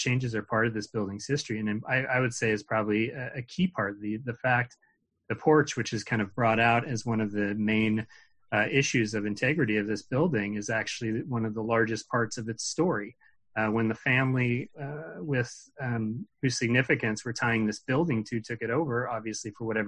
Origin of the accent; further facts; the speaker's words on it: Tacoma, Washington, United States; I grew up in Tacoma. I grew up in this neighborhood.